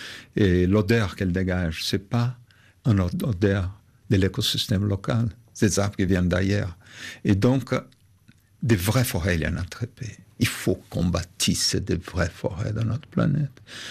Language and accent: French; Brazil; French is a second language; now in France; Je suis brésilien, je suis venu en France, au début un peu comme réfugié, et aujourd'hui, jusqu'à maintenant, je suis un immigrant.